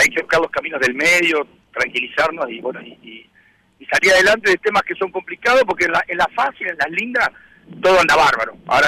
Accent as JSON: {"language": "Spanish", "region": "Soriano", "country": "Uruguay", "said": "Soy de Soriano, fui intendente."}